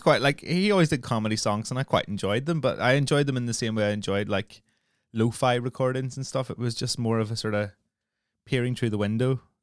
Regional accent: Northern Ireland, United Kingdom; growing up in Northern Ireland is very much like growing up in the north of England.

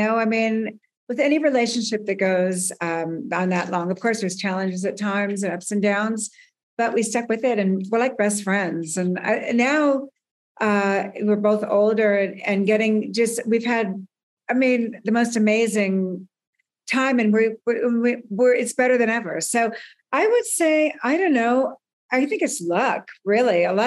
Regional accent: Burbank, California, United States; I come from Burbank, California, which is a very working class.

